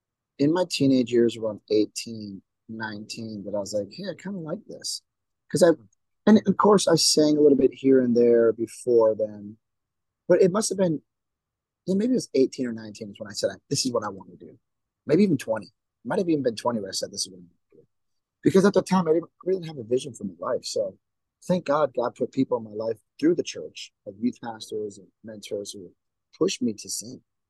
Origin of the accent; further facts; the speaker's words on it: Milwaukee, Wisconsin, United States; Born and raised. Yep.